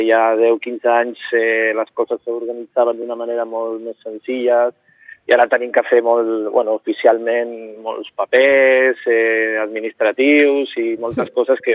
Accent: Catalonia, Spain; Nosaltres som catalans.

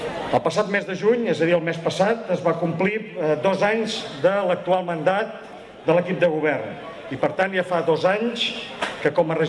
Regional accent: Sitges, Catalonia, Spain; I d'orgull també com a ciutadans, com a vilatans que som de Sitges.

